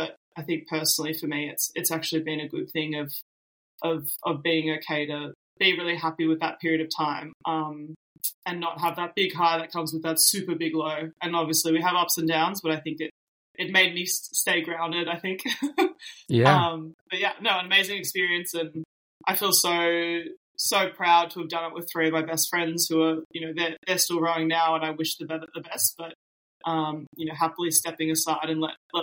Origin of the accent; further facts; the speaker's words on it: Melbourne, Victoria, Australia; And then I went back to my hometown in Melbourne, Australia, and then we had another lockdown until Christmas.